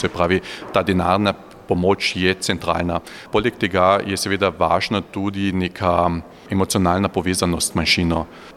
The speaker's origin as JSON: {"language": "Slovenian", "region": "Carinthia", "country": "Austria", "said": "Koroški Slovenci smo zelo dobro izobražena manjšina, številni absolventi naših srednjih šol zapuščajo Koroško, se naselijo na Dunaju, v Gradcu, etc. in se potem ne vračajo domov na Koroško."}